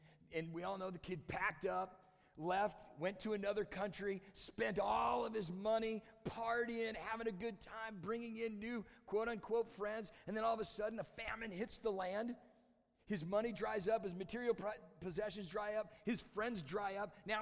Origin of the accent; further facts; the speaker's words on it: California, United States; now in Kalamazoo, United States; for us living in Kalamazoo, for this kid growing up in California